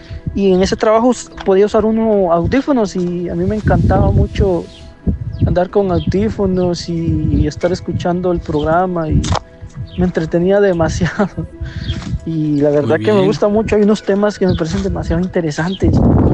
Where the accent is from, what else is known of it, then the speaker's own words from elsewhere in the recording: Guatemala; now in Omaha, United States; yo soy de Guatemala, pero actualmente vivo en Omaha, Nebraska